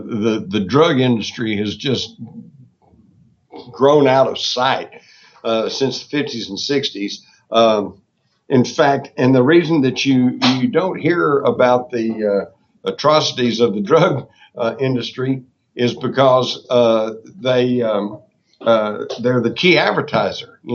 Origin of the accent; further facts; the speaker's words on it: Texas, United States; I grew up in Texas, and back in the 40s and 50s, and everybody had guns, and we even took guns to school on occasion.